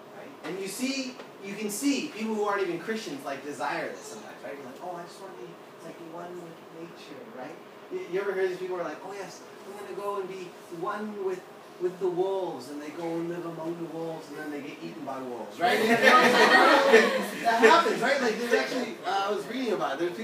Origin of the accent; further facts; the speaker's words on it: United States; I'm American, so you know, like the Western pioneer